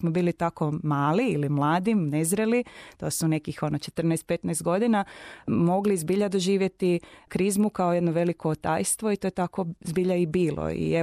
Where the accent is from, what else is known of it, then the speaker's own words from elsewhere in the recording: Mali Lošinj, Primorje-Gorski Kotar County, Croatia; Rođena sam u Malom Lošinju, tamo sam odrasla u sedmeročlanoj obitelji, dakle ja sam najstarija od petero djece